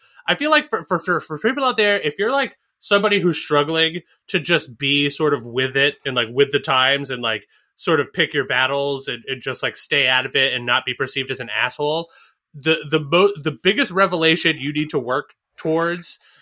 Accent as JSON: {"language": "English", "region": "Northeast", "country": "United States", "tie": "born or raised there", "said": "Like, you know, I grew up in the Northeast."}